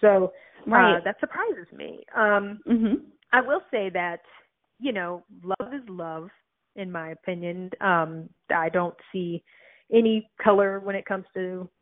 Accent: Michigan, United States; I mean, I grew up in the North, or, you know, the Midwest, I guess, but we're pretty North up in Michigan.

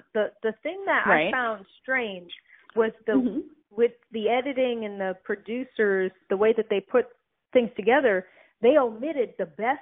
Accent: Michigan, United States; I mean, I grew up in the North, or, you know, the Midwest, I guess, but we're pretty North up in Michigan.

